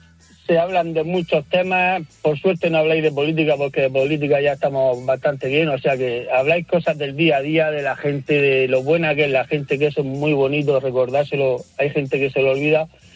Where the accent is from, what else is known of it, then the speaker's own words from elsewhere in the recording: Algezares, Region of Murcia, Spain; Hombre, yo soy de Murcia, de un pueblecito.